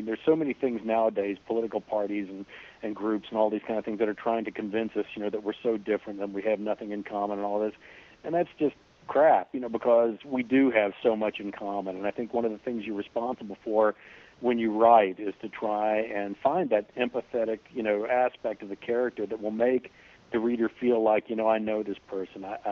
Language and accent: English; West Virginia, United States; born there; also born or lived in Montana / New Mexico; I was born in West Virginia, like that. But my father worked for AT&T, and so we moved around an awful lot of the country.